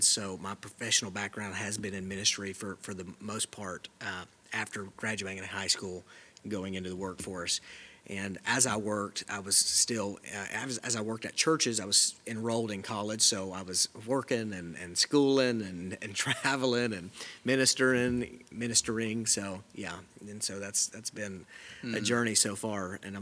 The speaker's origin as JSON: {"language": "English", "region": "Florida", "country": "United States", "said": "25 years old, and from Southwest Florida. Mm-hmm. So I'm not even from Tennessee."}